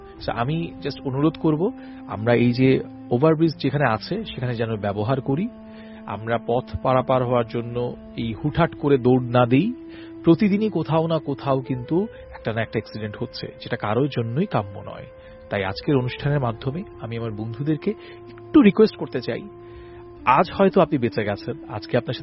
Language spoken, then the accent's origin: Bangla; Dhaka, Dhaka Division, Bangladesh; আমার বাড়ি মোহাম্মদপুরে, আমার ঢাকার মোহাম্মদপুরে, আমি এখানকার স্থানীয়।